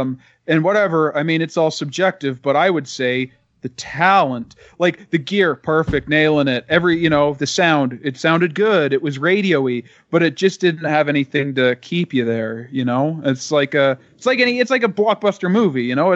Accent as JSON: {"language": "English", "country": "Canada", "said": "because I'm from Canada, obviously."}